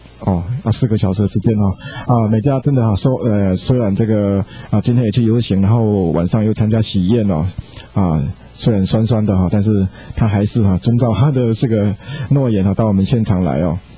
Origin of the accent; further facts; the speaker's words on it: Yunlin County, Taiwan; 包括云林县都有哈，我的家乡都有哈